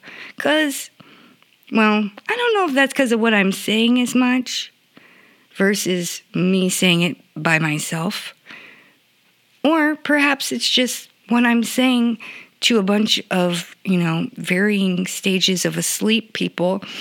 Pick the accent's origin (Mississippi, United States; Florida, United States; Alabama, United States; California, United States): California, United States; I'm from Orange County, bruh. I think we invented the pun